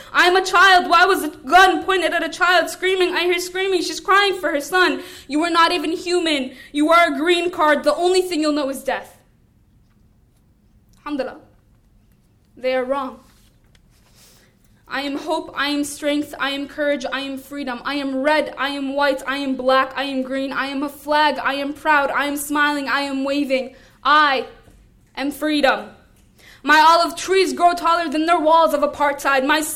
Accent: United States; born there; I would like to clarify that I was born in America, but I have a Palestinian citizenship.

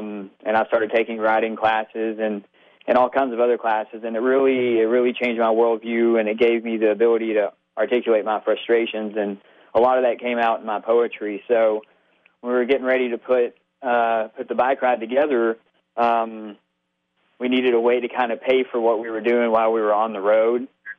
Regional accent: Arkansas, United States; Well, I grew up in Arkansas, wound up joining the military October 2000.

